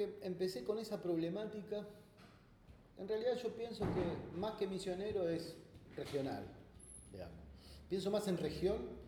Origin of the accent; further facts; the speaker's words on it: Buenos Aires, Argentina; now in Puerto Iguazú, Argentina; No, yo soy porteño, pero vivo ya 15 años allá, en Iguazú.